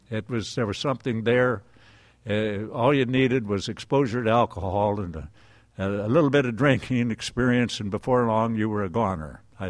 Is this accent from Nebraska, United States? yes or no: yes; Nebraska, United States; finally wound up back in my hometown in Nebraska, which is in northeast part of the state. It was a town of about 30,000, I guess.